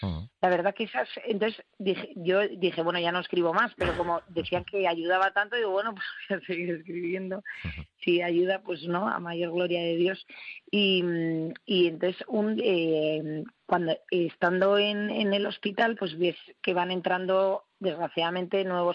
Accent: Basque Country, Spain

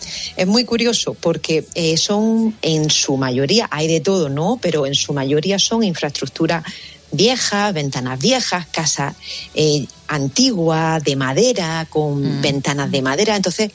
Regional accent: Almería, Andalusia, Spain; Claro, yo por ejemplo que soy de Almería, me parece un clima fantástico de agosto, ¿no?

